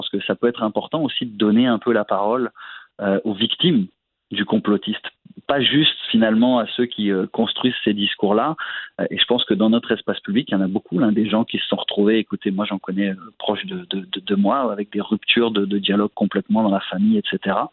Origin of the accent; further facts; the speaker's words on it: France; now in Canada; En plus, je suis français d'origine, alors je me chicane deux fois plus.